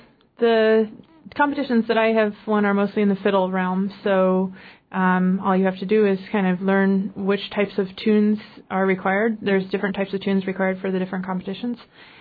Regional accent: Fairbanks, Alaska, United States; Yeah, I'm from Fairbanks, and as you said, my dad was a bush pilot and owned a small air service up there for a number of years

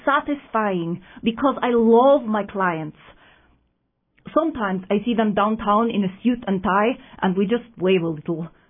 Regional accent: Russia; I'm from Russia.

